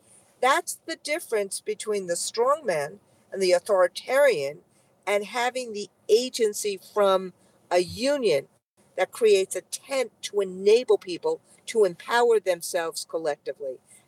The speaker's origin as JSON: {"language": "English", "country": "United States", "said": "I am very proud to be an American. I love being an American. I am a patriotic American."}